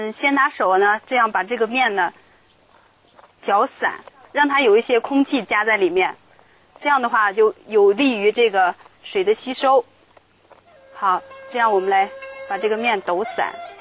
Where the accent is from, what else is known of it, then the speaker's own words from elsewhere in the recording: Shanxi, China; 我的家乡在中国山西